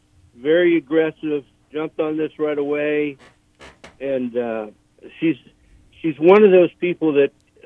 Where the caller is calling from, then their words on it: Florida, United States; I'm calling from Florida.